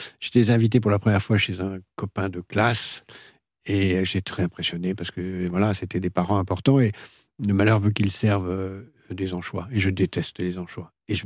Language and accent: French; Algeria; born there; En Algérie, oui. Je suis né en Algérie.